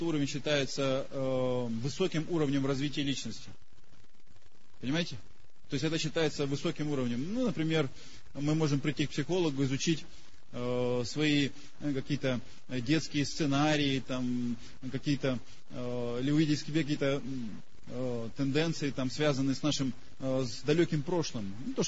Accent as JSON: {"language": "Russian", "country": "Russia", "said": "Я из России, я живу в России. Кстати, у меня отец родился на Украине, и здесь жили все мои предки по отцовской линии."}